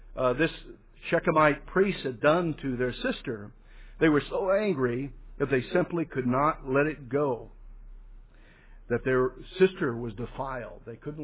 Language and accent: English; Fort Smith, Arkansas, United States; born there; I have to remind you I was born in Fort Smith, Arkansas.